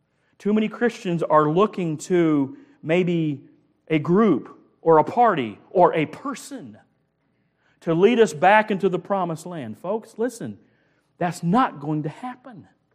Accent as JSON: {"language": "English", "town": "Greenville", "country": "United States", "tie": "born or raised there", "said": "and I was raised here in Greenville. I've seen how it's changed."}